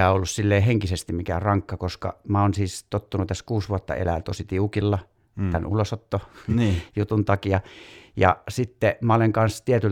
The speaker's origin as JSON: {"language": "Finnish", "town": "Hamina", "region": "Kymenlaakso", "country": "Finland", "tie": "born or raised there", "said": "Haminasta. Joo. Sellaisesta pikkukylästä kuin Neuvoton."}